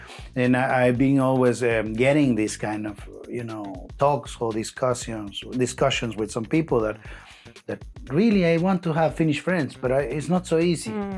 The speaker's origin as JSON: {"language": "English", "country": "El Salvador", "second_language": "English", "said": "because of my home country and El Salvador"}